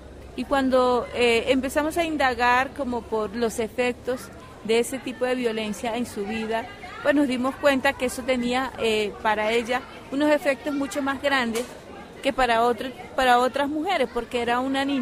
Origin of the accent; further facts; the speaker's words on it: Cesar, Colombia; soy cancuama de la Sierra Nevada de Santa Marta, Colombia